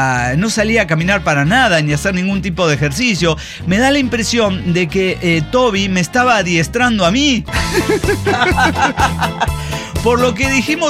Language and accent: Spanish; Tijuana, Baja California, Mexico; born there; nosotros porque nacimos en Tijuana